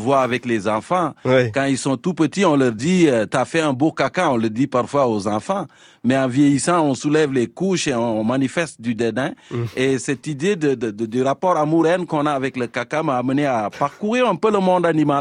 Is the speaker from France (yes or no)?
no; Fatick, Senegal; Moi, je viens du Sénégal, je suis un serreur du centre du pays, de la région de Fatick.